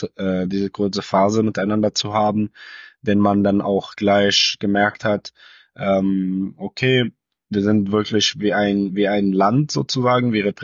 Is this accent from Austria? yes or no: no; Syria; Also ich meine, ich komme selber aus Syrien